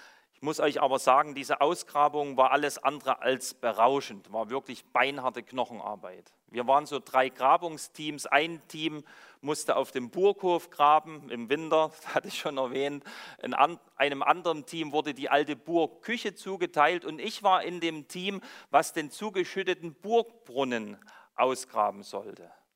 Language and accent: German; Saxony, Germany; Ich hatte euch erzählt, dass ich aus Sachsen komme, dort bin ich aufgewachsen